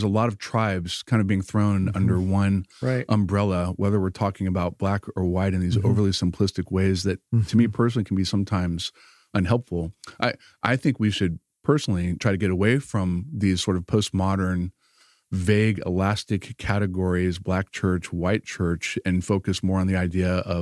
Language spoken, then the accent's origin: English; the South, United States; you know, I grew up in the South.